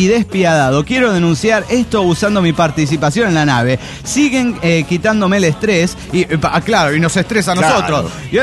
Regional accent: Argentina; de Argentina.

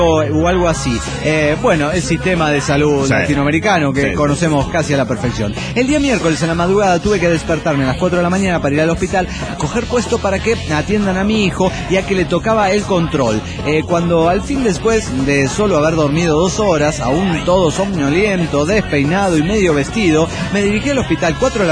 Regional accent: Tultitlán, State of Mexico, Mexico; Hola amigos … monitorista de Tultitlán, México.

